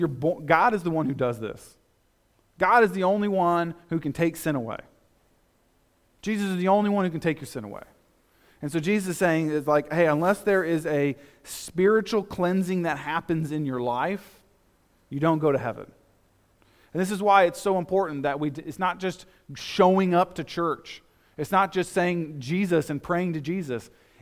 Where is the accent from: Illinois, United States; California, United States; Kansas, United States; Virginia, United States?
Kansas, United States; Where I grew up in Kansas, it's like minimum 20-mile-an-hour wind.